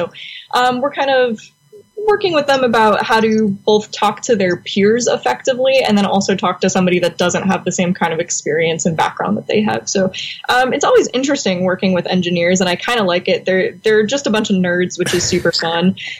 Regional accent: Tampa, Florida, United States; now in Buffalo, United States; Sure. So I'm from Tampa, Florida. I've been in Buffalo now a little over a year.

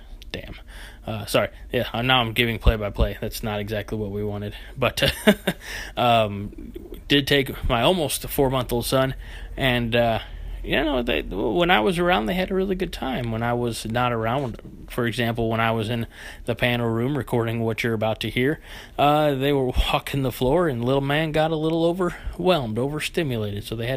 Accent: Illinois, United States; I am from Illinois, but I'm from Southern Illinois, and I grew up very close to St. Louis.

